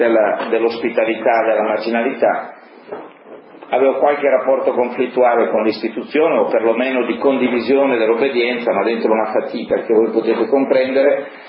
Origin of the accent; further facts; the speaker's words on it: Sesto San Giovanni, Lombardy, Italy; per noi che siamo di Sesto